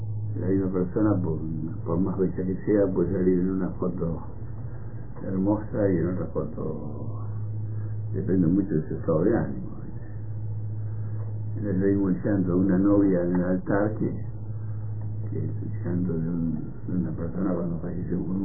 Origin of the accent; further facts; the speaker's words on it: Trenque Lauquen, Buenos Aires Province, Argentina; moved away as an adult; Estuve en Tranquilauquen hasta 18 años. Fui a Buenos Aires.